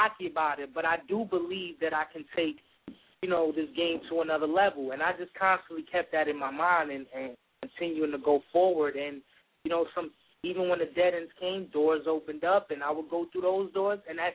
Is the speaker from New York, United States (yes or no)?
yes; New York City, New York, United States; regardless of where I'm from East New York, Brooklyn, and you know, it's not the greatest of times over there.